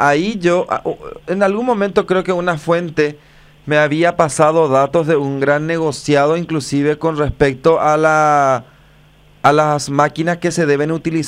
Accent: San Pedro de Ycuamandiyú, San Pedro, Paraguay; born there; porque soy nacido en San Pedro de Cuamandichú

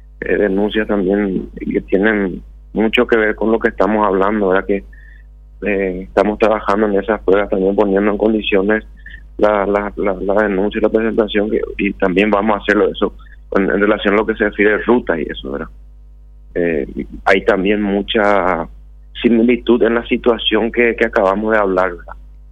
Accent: Paraguay; Somos paraguayos y tenemos que creer en las instituciones

